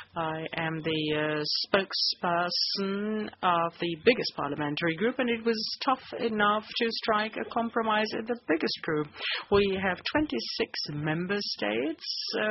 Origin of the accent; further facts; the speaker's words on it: Bavaria, Germany; also Bavaria, my home country